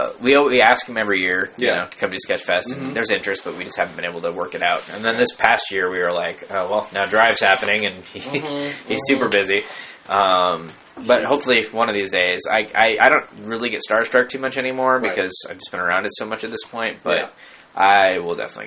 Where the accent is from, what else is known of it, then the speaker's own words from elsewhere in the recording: Michigan, United States; at least when I grew up in Michigan and I moved out to California, like, they weren't necessarily that into comedy stuff